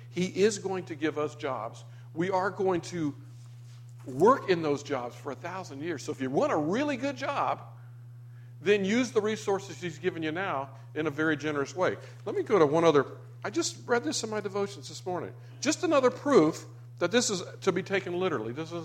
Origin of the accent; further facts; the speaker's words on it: Florida, United States; I never wanted to be a roofer because I grew up in Florida.